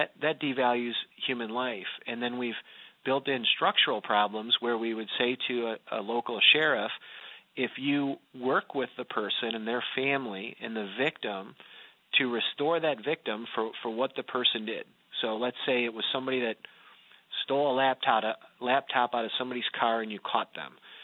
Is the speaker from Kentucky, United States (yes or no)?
no; Michigan, United States; And we spend more in most states, in my home state of Michigan, than we do in higher education.